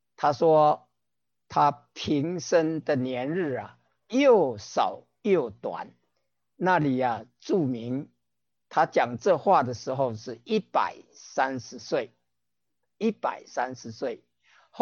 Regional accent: China; 我们中国人是半夜三更，或者是讲三更三更啊，我们中国人算的是一更啊2个小时

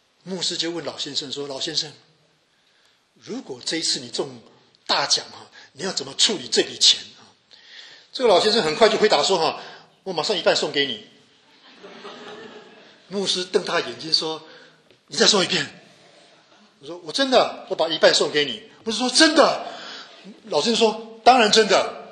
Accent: China; 我们中国人说

